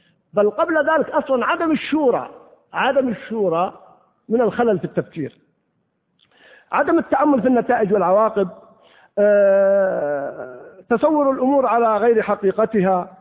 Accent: Al-Qassim, Saudi Arabia; كان في وسط القصيم يعني في وسط بريده، وإذا أردنا نذهب للقرية نذهب من مساحات قريتنا بعيدة جدا، كل أهل القرى بعيدة لأن فيه رمال كثبان رمال.

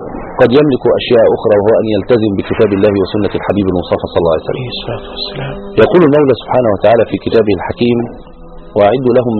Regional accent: Egypt; احنا كمصريين كمسلمين في بلاد الغربه

